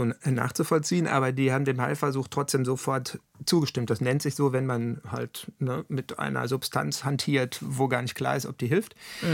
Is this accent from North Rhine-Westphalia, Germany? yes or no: yes; North Rhine-Westphalia, Germany; würde man bei uns im Ruhrgebiet sagen